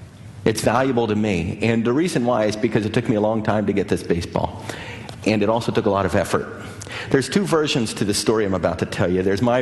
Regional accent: Houston, Texas, United States; I grew up in Houston. We went to Astros games and the giant Astrodome and, you know, 5,000 people in the stands.

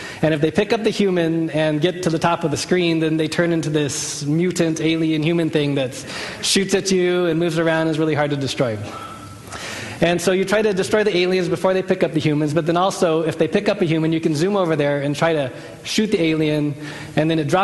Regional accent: Phoenix, Arizona, United States; I grew up in Phoenix, and Dave and Bernice used to serve their church that they served at before here was in Phoenix. In fact, my parents' house is 2 miles away from that church.

